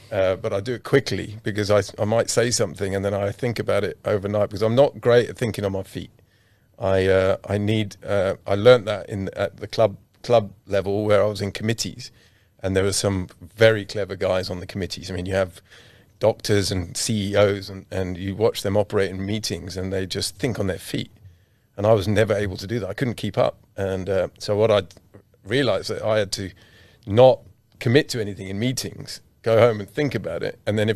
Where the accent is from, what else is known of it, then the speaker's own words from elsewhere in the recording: South Africa; born there; I was born in South Africa.